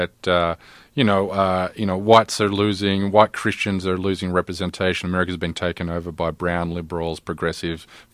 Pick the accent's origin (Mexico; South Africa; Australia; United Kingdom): Australia; now in United States; I'm Australian.